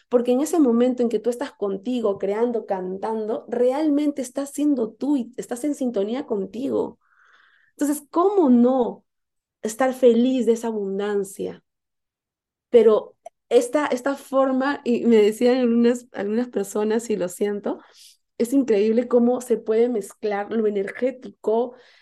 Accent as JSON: {"language": "Spanish", "country": "Peru", "said": "podemos encontrar una reconciliación entre nosotros como peruanos"}